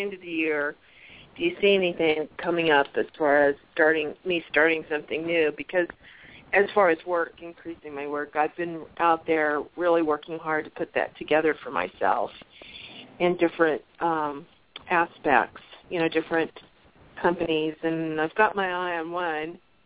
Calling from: Arizona, United States; I'm calling you from Arizona.

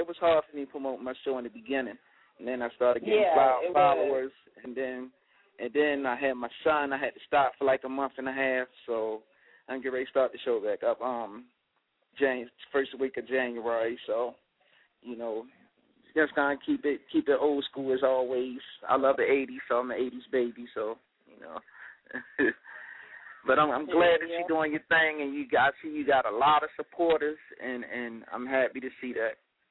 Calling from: Baltimore, Maryland, United States; Baltimore, Maryland.

